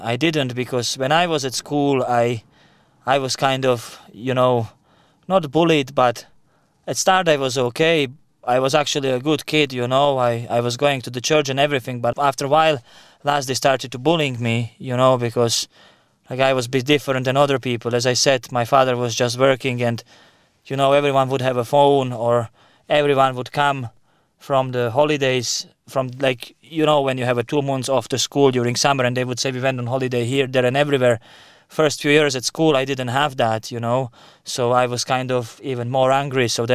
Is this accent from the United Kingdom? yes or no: no; Slovakia; English is a second language; when I was young lad, I'm coming from Slovakia. I'm from part of Slovakia that wouldn't be as rich, you know, and my parents, they would be working so hard. You know, my father, he was Catholic.